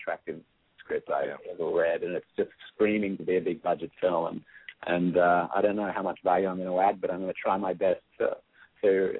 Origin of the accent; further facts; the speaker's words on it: Australia; accent: Australian; I never get cast as an Australian, so it's very rare I actually get to use my own accent.